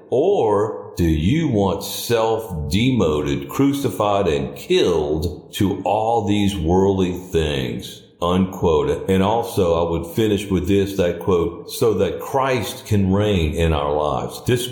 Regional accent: New Orleans, Louisiana, United States; I grew up in New Orleans.

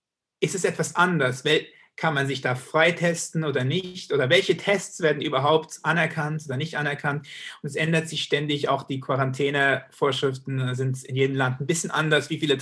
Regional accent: Germany; also born or lived in United States; dass ich ja viele Jahre in Amerika immer der deutsche Geiger war, der dort auftrat

